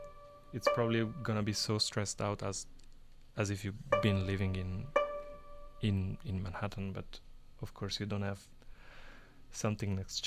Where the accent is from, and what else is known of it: Milan, Lombardy, Italy; English is a second language